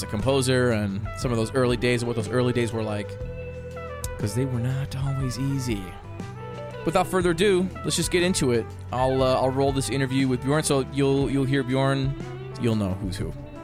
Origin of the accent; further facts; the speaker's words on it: Illinois, United States; I applied at Northern Illinois Illinois University because I was from Illinois and I knew I would get in-state tuition.